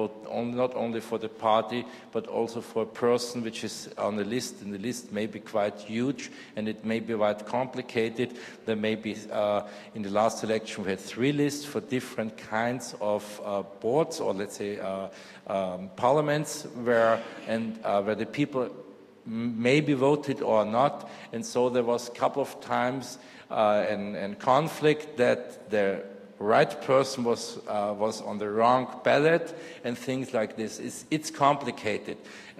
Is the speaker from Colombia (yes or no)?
no; Vienna, Austria; English is a second language; I come from Vienna, and I'm a member there in a voting commission since years